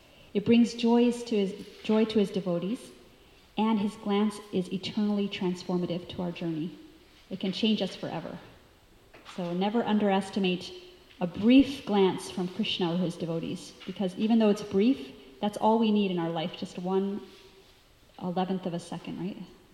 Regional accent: North Carolina, United States; I grew up in North Carolina

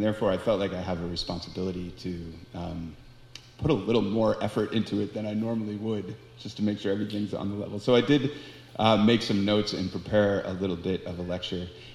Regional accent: Boston, Massachusetts, United States; And Boston, which is my hometown, was one of the only cities where I knew where I could park the bus

